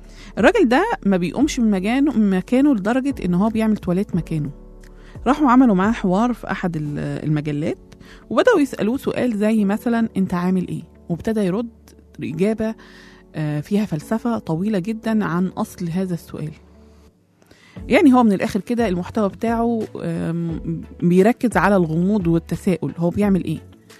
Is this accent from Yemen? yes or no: no; Egypt; أما عندنا في مصر الفنان